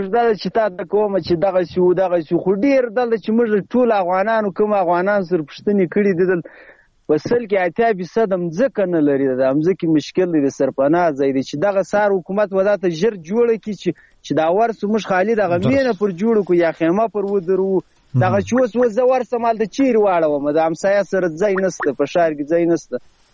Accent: Kunduz, Afghanistan; now in Pakistan

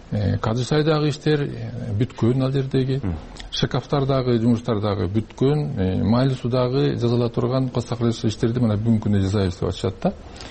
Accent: Min-Kush, Naryn Region, Kyrgyzstan; born there; мен да ошол өзүм миң куштук болом, миң куш жергесинде төрөлгөм

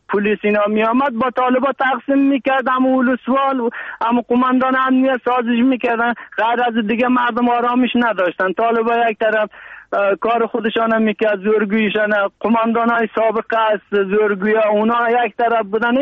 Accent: Afghanistan; now in Turkey; ما افغان هستیم

